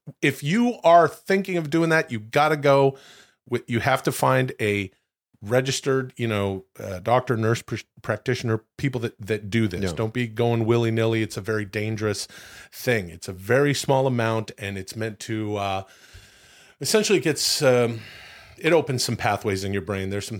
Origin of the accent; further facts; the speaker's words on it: Ladner, British Columbia, Canada; the street that I grew up in Ladner, British Columbia.